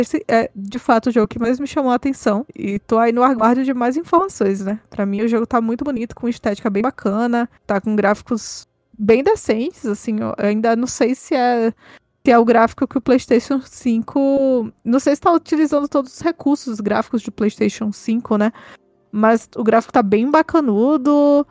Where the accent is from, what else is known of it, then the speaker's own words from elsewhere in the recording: Brazil; Eu sou brasileira.